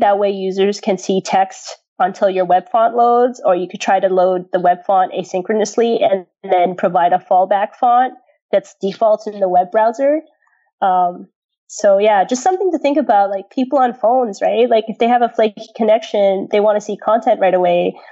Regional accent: Toronto, Ontario, Canada; if you're only writing, say, English and French, like, because I'm from Toronto

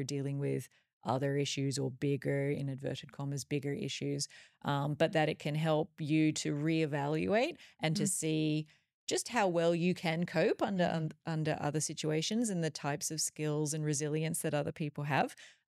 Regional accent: Australia; now in Dubai, United Arab Emirates; how lucky we are to be living here in Dubai and the sort of lifestyle that we have. And I mean, I grew up in Australia

